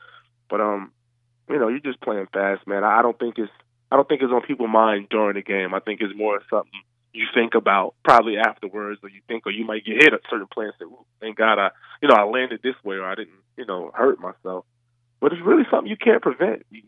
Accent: New Jersey, United States; now in Jacksonville, United States; some properties here in Jacksonville, and also back in my hometown in New Jersey

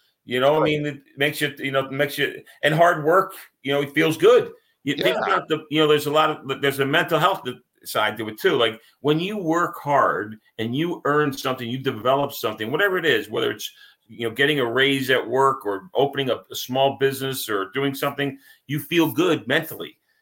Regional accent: New Jersey, United States; we were in Georgia and I'm from Jersey. I'm an Italian guy from Jersey.

